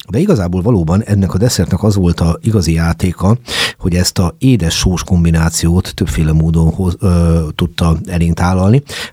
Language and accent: Hungarian; Hungary; én magyar vagyok